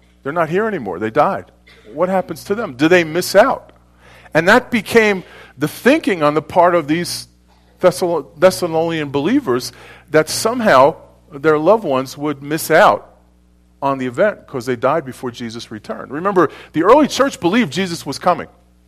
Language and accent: English; New York, United States; I'm from New York. I'm cynical. New Yorkers are cynical.